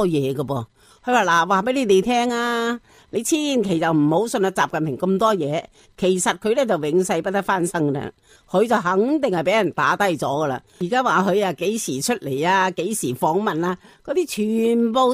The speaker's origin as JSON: {"language": "Cantonese", "country": "Hong Kong"}